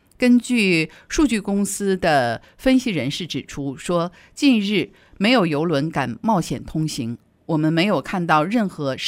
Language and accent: Chinese; China